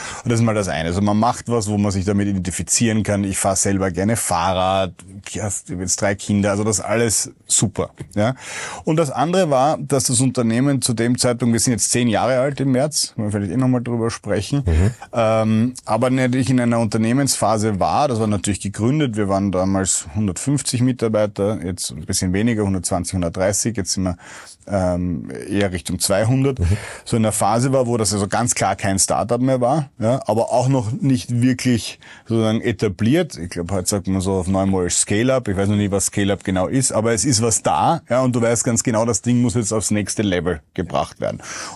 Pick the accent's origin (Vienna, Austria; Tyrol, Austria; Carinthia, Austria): Vienna, Austria; Ich war damals junger Papa, 2017, von einem damals 3-Jährigen und 1-Jährigen und als Wiener noch dazu